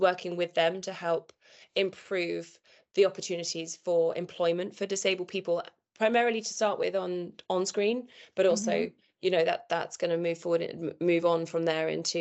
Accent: England, United Kingdom; also born or lived in London, United Kingdom; now in United States; So I've been living in London in the UK for the last 20 years. I grew up near Scotland, in between the south of England and Scotland. But now I'm living in the US

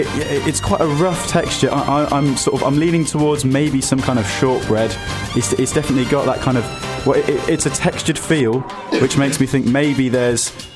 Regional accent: Birmingham, West Midlands, United Kingdom; I'm from Birmingham.

